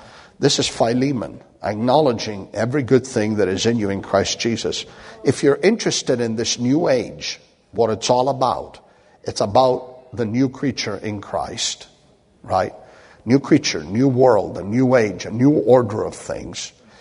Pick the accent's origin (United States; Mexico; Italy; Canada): Italy; But listen, I'm Italian from Italy. We can do anything.